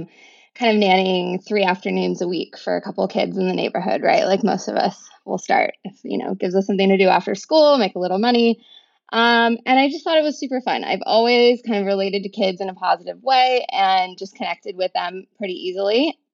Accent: Seattle, Washington, United States; moved away as an adult; now in California, United States; I was like, okay, I'm from Seattle. And so it is cold and rainy in Seattle. And I had grown up there my whole life.

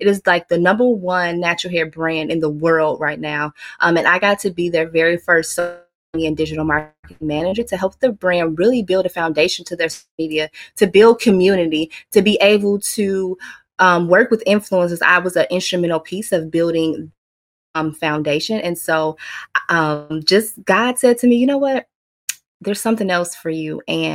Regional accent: Chicago, Illinois, United States; I am from Chicago, Chi-Town in the house.

